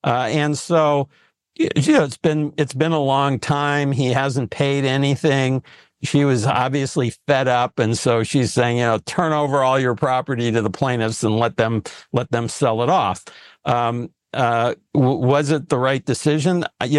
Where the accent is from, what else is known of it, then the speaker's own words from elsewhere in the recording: California, United States; now in New York, United States; I'm a Californian, so